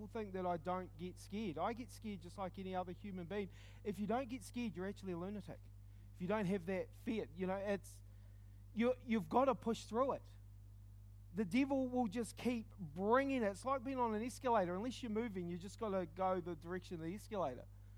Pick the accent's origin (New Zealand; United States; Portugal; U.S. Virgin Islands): New Zealand; Christchurch, Canterbury; I'm from Christchurch.